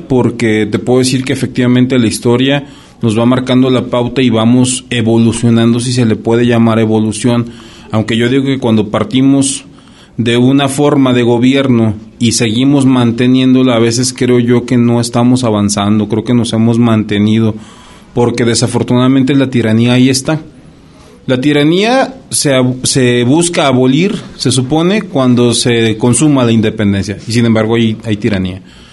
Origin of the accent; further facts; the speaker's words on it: Mexico; la vergüenza que podemos sentir nosotros como mexicanos de que nuestro país se debata entre cosas pues de este tipo tan desagradables